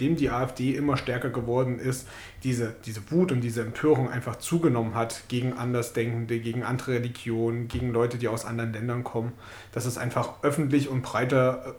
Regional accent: Saxony, Germany; wenn ich so auf meine Heimat schaue, so mitten in Sachsen gelegen

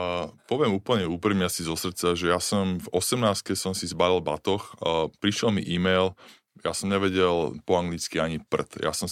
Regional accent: Pezinok, Bratislava Region, Slovakia; sme vyrastali v Pezinku, mohol som ísť za kamarátov, mal som bratrancov po kope, boli sme rodina

